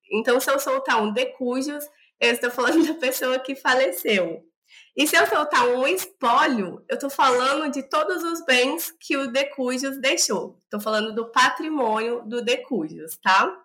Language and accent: Portuguese; Brasília, Federal District, Brazil; eu e o Felipe somos de Brasília